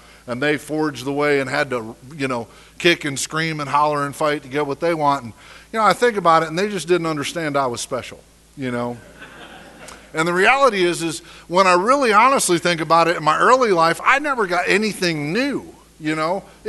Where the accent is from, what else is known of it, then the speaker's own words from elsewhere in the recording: Michigan, United States; also born or lived in Chicago, United States; We was living on a farm in Michigan. I was born outside of Chicago. We were living on a farm in Michigan.